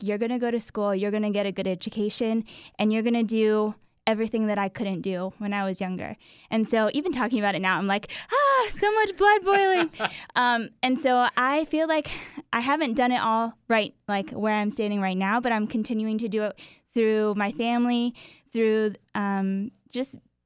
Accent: Philippines; I think my family grew up around, so we came here from the Philippines.

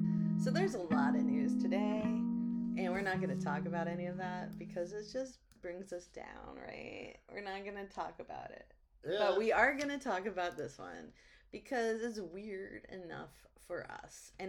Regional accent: New Hampshire, United States; I grew up in New Hampshire. And we had French last names.

